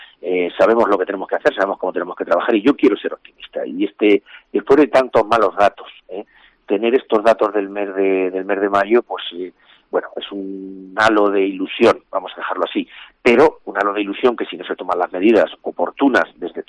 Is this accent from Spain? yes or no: yes; Santa Cruz de Mudela, Castilla-La Mancha, Spain; A mí una ilusión especial por ser de donde soy, al ser de Santa Cruz de Mudela